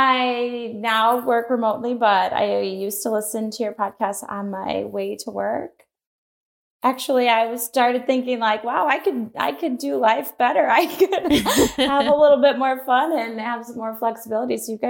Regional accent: Chicago, Illinois, United States; I teach Spanish. I'm from the Chicagoland area and I love to travel.

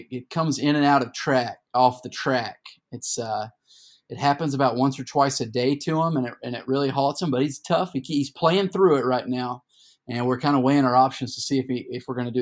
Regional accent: the South, United States; I've heard Reese's said like thousands of times today and throughout my life growing up in the South

